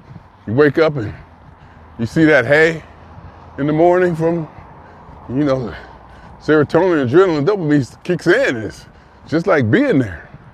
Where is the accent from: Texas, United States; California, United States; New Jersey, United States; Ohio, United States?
Ohio, United States; Side note, I'm from Ohio, but I still call it soda.